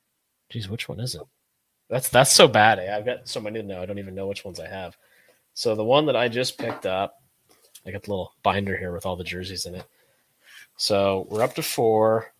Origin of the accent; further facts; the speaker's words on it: Canada; I'm from Canada.